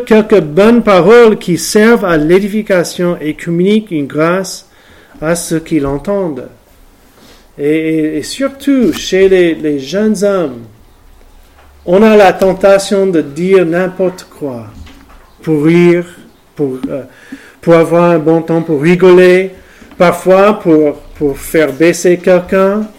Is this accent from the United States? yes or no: yes; United States; French is a second language; now in France; chez moi, aux États-Unis